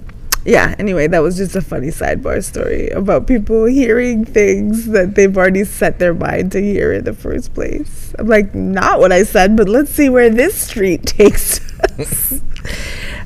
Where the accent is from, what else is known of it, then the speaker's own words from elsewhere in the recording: Canada; a lot of countries in the world have colored money, and I'm Canadian, so I'm used to seeing this.